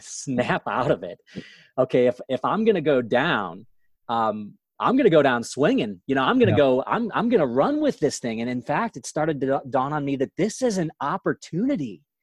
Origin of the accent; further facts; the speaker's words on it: St. Louis, Missouri, United States; I'm from St. Louis, I'm in Missouri.